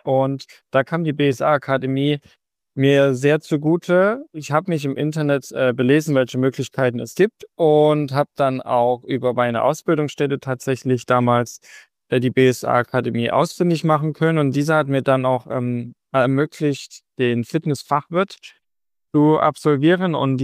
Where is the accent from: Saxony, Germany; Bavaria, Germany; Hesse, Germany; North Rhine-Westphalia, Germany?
Saxony, Germany; Plauen; ich bin 27 Jahre jung und komme aus dem schönen Vogtland, um genau zu sein, aus Plauen